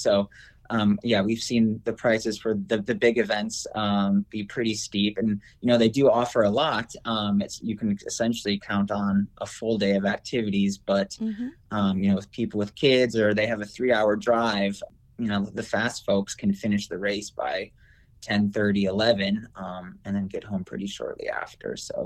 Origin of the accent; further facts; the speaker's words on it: Winona, Minnesota, United States; I grew up in the Driftless region in Winona